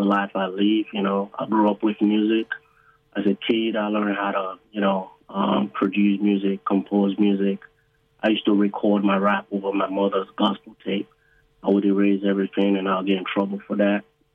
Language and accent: English; Nigeria; also born or lived in London / United States; now in Australia; So originally I'm from West Africa, Nigeria, right? You know, I've lived in London, lived in the US, I live in Australia. I'm an Australian citizen now.